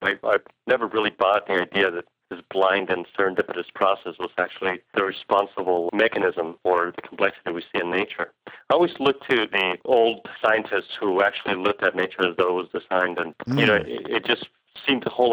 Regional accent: Los Angeles, California, United States; I grew up in East L.A., and so you kind of grew up with both languages.

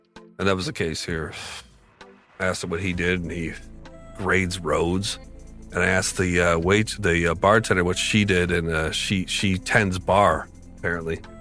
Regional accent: Canada; well, I'm from Canada. I don't have any cash.

